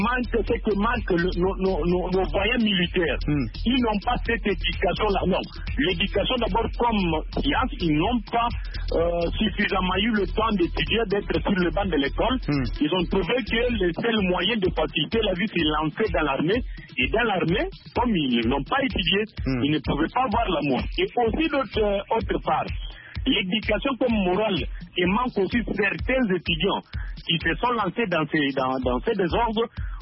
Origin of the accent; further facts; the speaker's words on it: Tshikapa, Kasaï, DR Congo; Précisément ici chez nous au Congo.